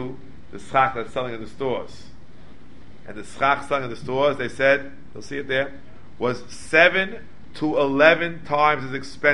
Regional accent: New York, United States; I'm a New Yorker.

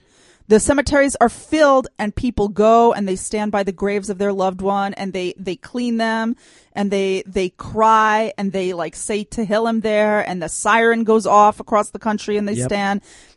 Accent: United States; now in Israel; I grew up in the United States, right? And we had Memorial Day.

